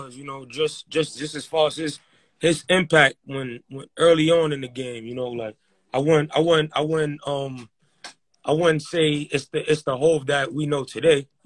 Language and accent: English; New York City, New York, United States; For those who don't know, I'm from Harlem, the East Side, Wagner.